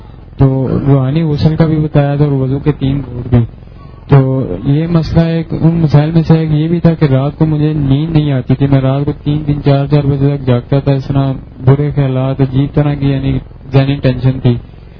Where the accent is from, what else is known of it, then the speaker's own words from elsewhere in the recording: Karachi, Sindh, Pakistan; میں کراچی سے آیا ہوں.